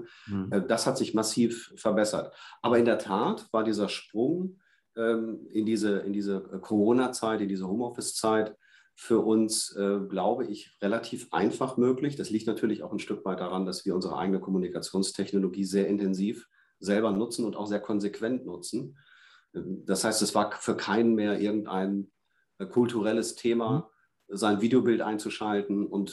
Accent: North Rhine-Westphalia, Germany; Und ich bin Ostwestfale und das ist nochmal schlimmer.

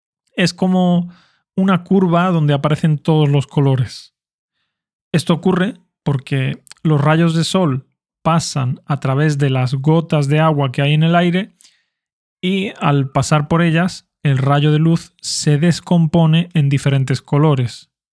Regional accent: Spain; first language Spanish; ¿qué opino yo como español nativo?

